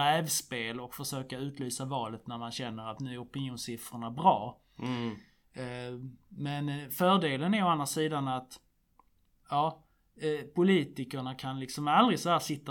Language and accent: Swedish; Skåne, Sweden; Och jag är skåning dessutom, så att man har en extra liten så här fling.